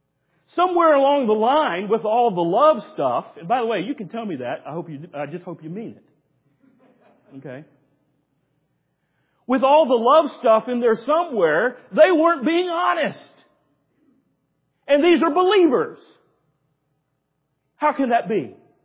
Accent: Southern US, United States; Now, I'm a Southerner, born and bred, so Southerners, don't get mad at me when I say this.

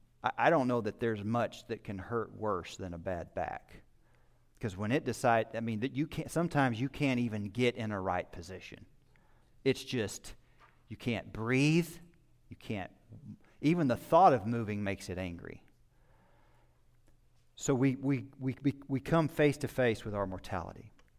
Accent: Oklahoma, United States; because of where I grew up in the Bible Belt of Oklahoma.

